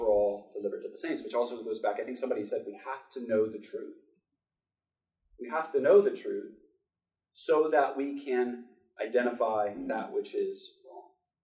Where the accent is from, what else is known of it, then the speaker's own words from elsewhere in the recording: the South, United States; Now, again, I'm from the South